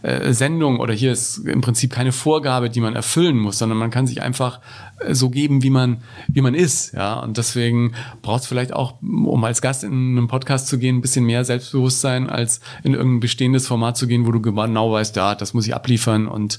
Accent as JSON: {"language": "German", "town": "Ebern", "region": "Bavaria", "country": "Germany", "tie": "born or raised there", "said": "wir haben als Kinder in Ebern in Franken mit zwei Kassettenrekordern uns"}